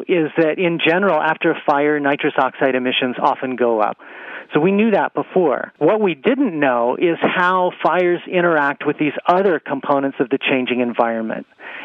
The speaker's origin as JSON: {"language": "English", "region": "Arizona", "country": "United States", "tie": "born or raised there", "said": "The Wallow Fire in my home state, Arizona, has burned over 450,000 acres."}